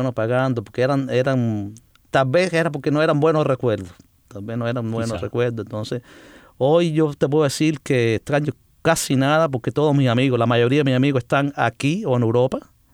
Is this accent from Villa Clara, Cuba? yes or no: no; Cerro, Havana, Cuba; Yo tengo muchos, yo soy de Cerro.